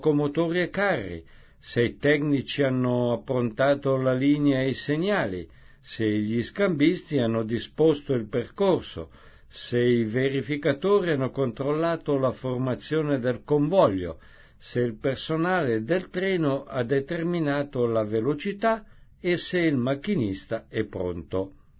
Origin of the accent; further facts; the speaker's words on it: Bellinzona, Ticino, Switzerland; born there; Sono nato a Bellinzona nell'ottobre del 1942, quando infuriava la battaglia di Stalingrado